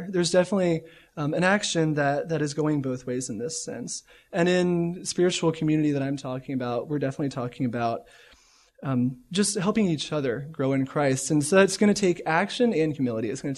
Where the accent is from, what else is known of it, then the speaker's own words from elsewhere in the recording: South Carolina, United States; now in Florida, United States; But yeah, like I said … I'm from South Carolina, went to school in North Carolina, and now I'm here in Florida.